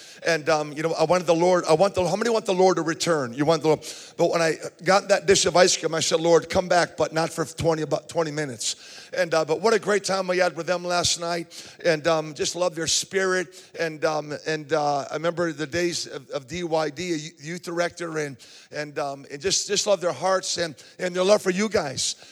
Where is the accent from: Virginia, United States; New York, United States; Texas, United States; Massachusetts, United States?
Massachusetts, United States; West Springfield; And I'm from West Springfield, Massachusetts. And so it's always good to get home where I could talk about the Red Sox with pride.